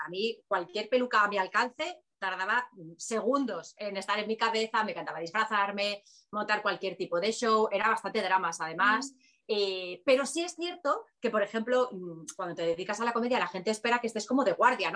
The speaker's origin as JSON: {"language": "Spanish", "country": "Spain", "said": "mido 1,60 y morena, bajita, soy la española media, con lo cual es facilísimo integrarme en la población"}